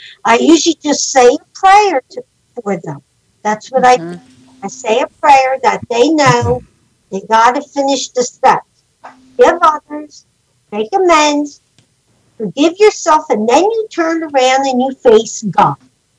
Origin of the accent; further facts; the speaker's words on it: Philadelphia, Pennsylvania, United States; It's about growing up in South Philly during the 1950s and 60s. And how, because my father owned a grocery store, and he was in competition with every other grocery store